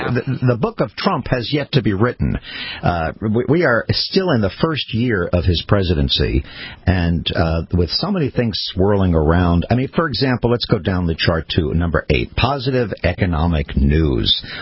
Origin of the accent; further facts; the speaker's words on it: New York City, New York, United States; Well, first of all, I am indeed a New Yorker